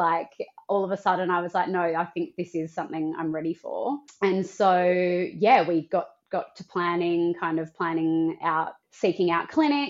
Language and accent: English; Perth, Western Australia, Australia; I ended up connecting with this girl from Perth. I'm actually from Perth.